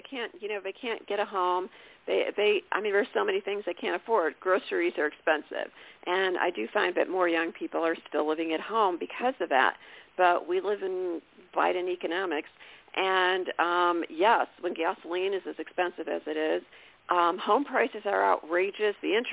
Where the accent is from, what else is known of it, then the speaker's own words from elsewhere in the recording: Illinois, United States; my home state is Illinois, and I'm looking forward to doing some book signings in Illinois.